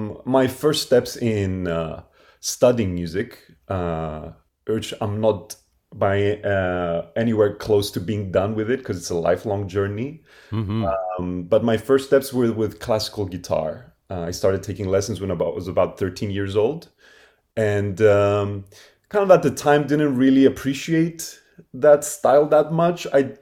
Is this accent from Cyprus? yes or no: yes; Cyprus; So I was born and raised on the Mediterranean island of Cyprus. So my heritage is Greek Cypriot. And so growing up there, exposed to the local music of the island, which is Greek as well as Middle Eastern.